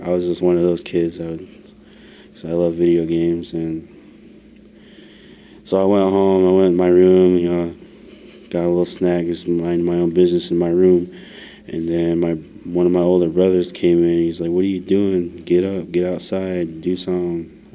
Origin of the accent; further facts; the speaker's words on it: Lapwai, Idaho, United States; I'm Nespers, I'm from Lapway, Idaho. Growing up, you know, I grew up in a domestic violent home.